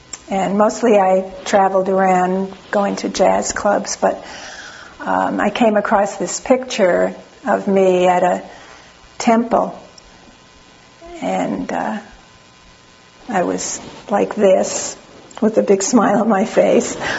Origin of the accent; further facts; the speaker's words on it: New York, United States; I didn't say anything very much about my background, except that I'm from New York. My grandparents are all from Eastern Europe, and they came over to Ellis Island